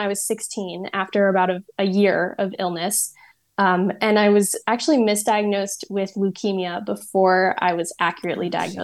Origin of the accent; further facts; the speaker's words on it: United States; now in Florence, Italy; I post just all about my life as a celiac living in Florence as an American.